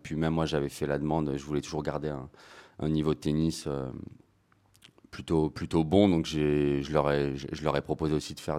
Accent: Aix-en-Provence, Provence-Alpes-Côte d'Azur, France; Ouais, alors moi, je suis d'Aix-en-Provence, en fait, à la base. Je m'entraînais sur Aix depuis des années

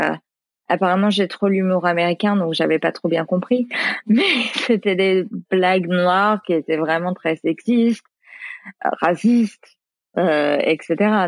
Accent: France; Je fais « Putain, mais foutez-moi la paix, je suis française. Enfin, j'ai habité ici, je sais pas ce que vous voulez de plus. »

